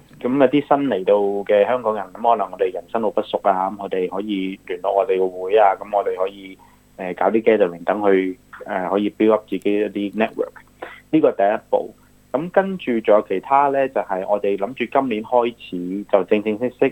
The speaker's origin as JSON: {"language": "Cantonese", "country": "Australia", "said": "我哋作為一個澳洲人，當然希望可以介紹下澳洲啊。"}